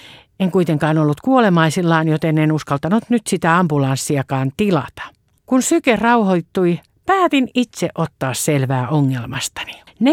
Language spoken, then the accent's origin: Finnish; Espoo, Uusimaa, Finland; Olen espoolainen ja kotipaikkani sairaala on Espoon Jorvas